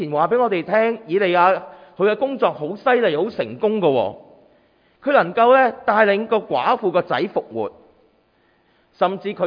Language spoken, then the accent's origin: Chinese; China; 我们中国人有一个，那些是不是叫歇后语那些哑仔食黄连，有苦自己知